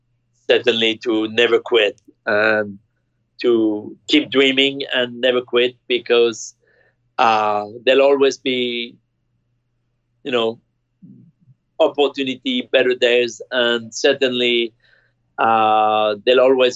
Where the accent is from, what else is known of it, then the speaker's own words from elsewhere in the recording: New York, United States; as a New Yorker and as an American